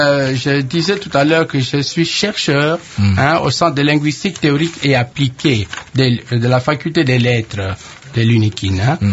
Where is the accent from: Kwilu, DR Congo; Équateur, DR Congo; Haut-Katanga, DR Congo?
Kwilu, DR Congo; Bandundu; also born or lived in Kisangani; j'ai séjourné 11 ans à Kisangani, j'ai même été jusqu'à Bouta. J'avais oublié que j'étais de Bandundu.